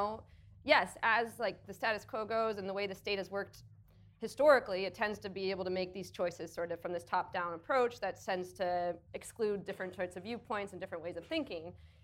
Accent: Canada; I grew up in Canada

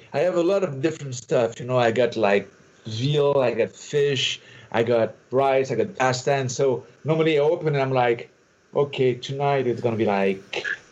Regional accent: United States; You see, I'm just an American.

